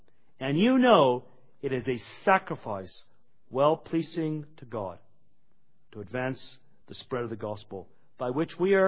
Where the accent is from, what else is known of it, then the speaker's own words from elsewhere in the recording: Canada; I'm speaking here to some degree as a Canadian evangelical in my comment here.